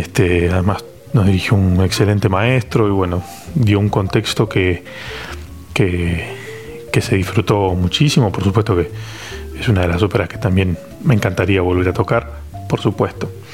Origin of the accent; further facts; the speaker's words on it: Bahía Blanca, Buenos Aires Province, Argentina; Yo soy oriundo de Bahía Blanca